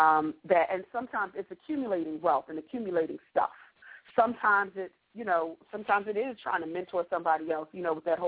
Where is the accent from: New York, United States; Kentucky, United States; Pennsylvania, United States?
Pennsylvania, United States; Philadelphia; I'm from Philadelphia. We both went away to college, both went to historically black colleges.